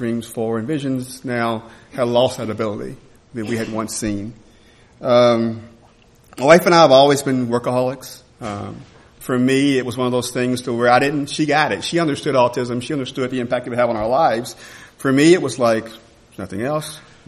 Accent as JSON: {"language": "English", "region": "Alabama", "country": "United States", "moved": "as an adult", "lives_now": "Minnesota, United States", "said": "We came from Alabama, and we're really enjoying it here in Minnesota."}